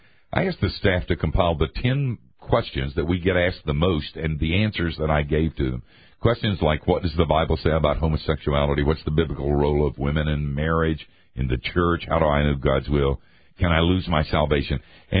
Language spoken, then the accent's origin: English; Asheville, North Carolina, United States; I went back to my hometown of Asheville sometimes.